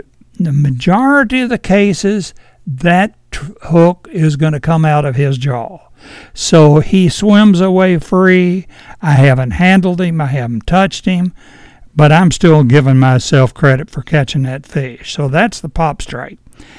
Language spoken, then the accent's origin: English; Edinburg, Virginia, United States; I grew up in Edinburgh in the 50s, just 1 mile from the North Fork of the Shenandoah River.